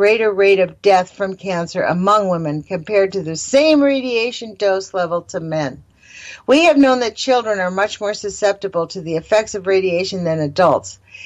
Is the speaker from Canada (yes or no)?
no; United States; Because I go to work, I'm just an American.